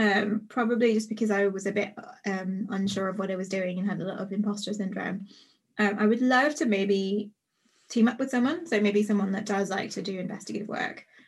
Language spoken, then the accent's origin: English; Northern Ireland, United Kingdom; I grew up in Northern Ireland